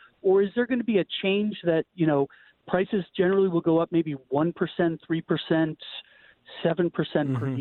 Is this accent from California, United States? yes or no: no; Boston, Massachusetts, United States; now in Rochester, United States; I grew up in the Boston area, Boston suburbs. I've been living in Rochester for the last 20 years and kind of going back to that area quite often